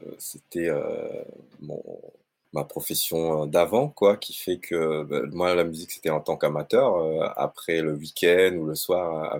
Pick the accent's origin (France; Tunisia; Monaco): France; Réunion; born or raised there; moved away as an adult; also born or lived in Bordeaux, France